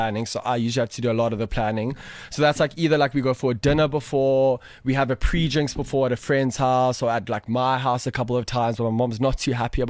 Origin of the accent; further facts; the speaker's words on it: Johannesburg, Gauteng, South Africa; 20 years old. I'm a socialite from Johannesburg. I've lived in Joburg my whole life. Basically, I study at Wits during the day.